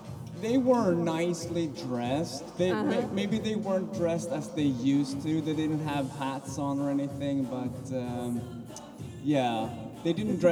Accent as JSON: {"language": "English", "country": "Sweden", "second_language": "English", "lives_now": "Japan", "said": "Well, as you said, I'm from Sweden."}